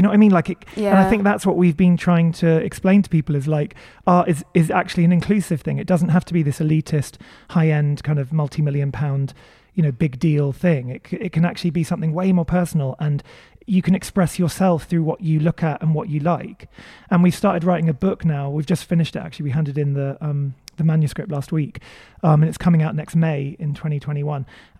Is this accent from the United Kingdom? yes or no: yes; Maidenhead, South East England, United Kingdom; because I grew up in Berkshire in Maidenhead, which was this incredibly kind of conservative, safe, you know, idyllic place. And I grew up next to a town called Cookham